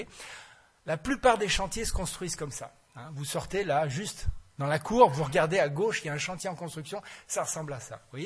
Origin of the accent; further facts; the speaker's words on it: France; en général, chez nous, en France, on fait des petits immeubles, 10 étages.